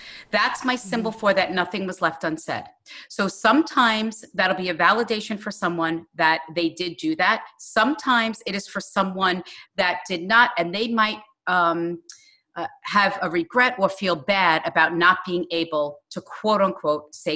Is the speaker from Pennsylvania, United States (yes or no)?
no; Hicksville, New York, United States; I'm from Hicksville, New York, and I talk to dead people.